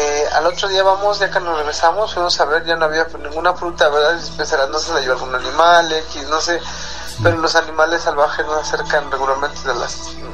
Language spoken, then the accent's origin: Spanish; Mexico City, Mexico; Yo soy de Ciudad de México.